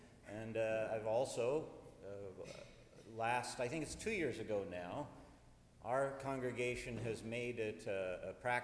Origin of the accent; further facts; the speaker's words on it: Idaho, United States; this seminary student got a call to my home state of Idaho, which seemed utterly wrong to me. I love Michigan, but I'll always be an Idahoan.